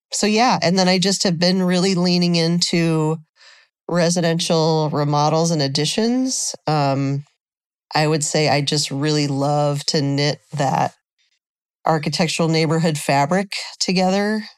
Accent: Nebraska, United States; moved away as an adult; now in Minneapolis, United States; I grew up in Nebraska, so I moved up here right after grad school. I liked that Minneapolis was a lot more progressive than Nebraska.

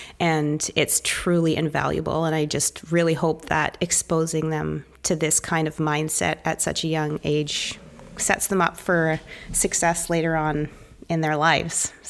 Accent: Calgary, Alberta, Canada; now in Sydney, Australia; I'm actually from Calgary, Alberta, which is way up in Canada. But I'm currently living the dream in Sydney, Australia, because my husband's on a sabbatical.

